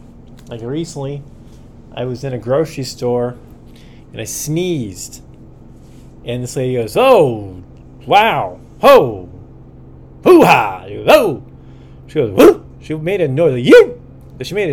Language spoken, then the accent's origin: English; United States; I usually don't read it because, you know, I'm American.